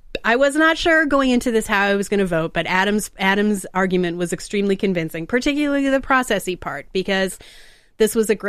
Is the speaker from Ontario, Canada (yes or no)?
yes; Niagara, Ontario, Canada; where we grew up in Niagara